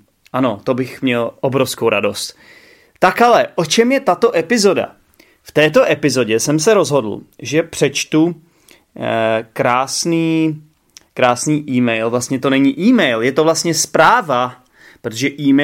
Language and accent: Czech; Russia; Czech is a second language; now in Kolín, Czechia; jsem z Ruska, jsem tady už skoro jeden rok. Učím se česky a poslouchám váš podcast. Bydlím v Kolíně a pracuji v Praze.